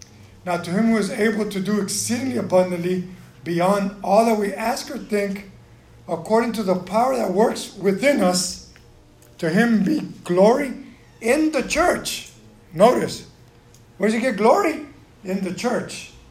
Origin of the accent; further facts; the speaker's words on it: Houston, Texas, United States; So where I grew up, I grew up in Houston